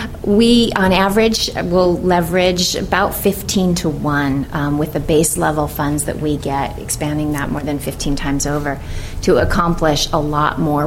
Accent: Walla Walla, Washington, United States; born there; I currently work at Nooksack. I was born in Walla Walla, so my journey's taken me sort of the opposite direction.

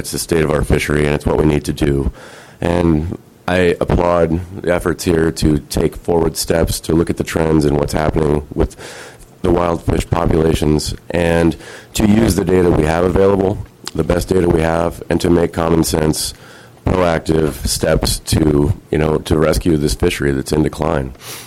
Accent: Port Angeles, Washington, United States; I grew up in Port Angeles.

